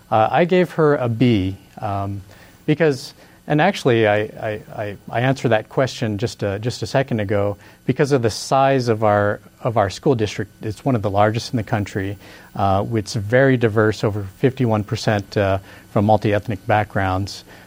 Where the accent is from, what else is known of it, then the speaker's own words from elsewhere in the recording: Anchorage, Alaska, United States; I'm running for school board seat E, and I was born and raised in Anchorage. I attended Anchorage schools.